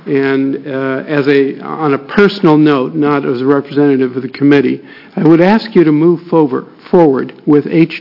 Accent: Sublimity, Oregon, United States; I come from the Sublimity area

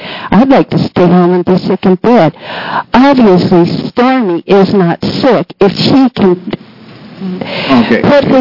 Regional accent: Sweet Home, Oregon, United States; Sweet Home.

